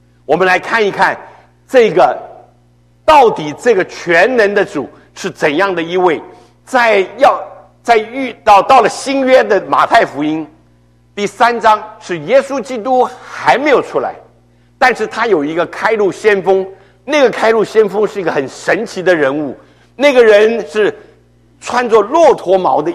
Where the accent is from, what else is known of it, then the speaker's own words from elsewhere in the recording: China; 士师，我们中文翻成士师，英文是 judge， 其实就是我们中国人说的民族救星。